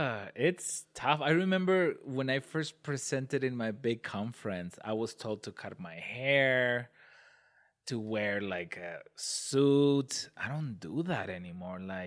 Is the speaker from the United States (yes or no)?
yes; Las Vegas, Nevada, United States; I now live in Washington State, and when I tell people I grew up in Las Vegas, they often look at me like they can't believe that there are people who actually live there.